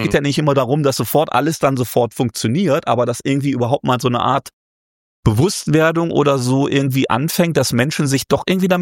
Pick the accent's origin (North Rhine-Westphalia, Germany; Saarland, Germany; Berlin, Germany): North Rhine-Westphalia, Germany; ich komme aus dem Ruhrgebiet